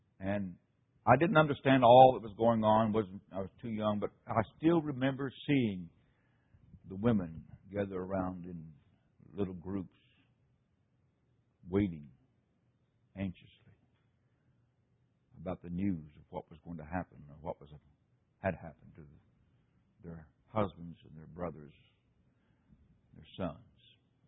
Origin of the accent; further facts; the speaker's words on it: West Virginia, United States; great tragedy in West Virginia. And I can relate to that in a very special way. Not only because it's my home state